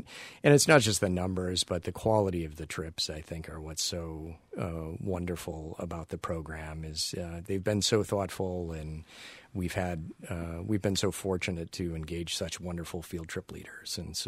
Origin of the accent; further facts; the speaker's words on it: Illinois, United States; Pat, I'm from Illinois originally, too, so no worries.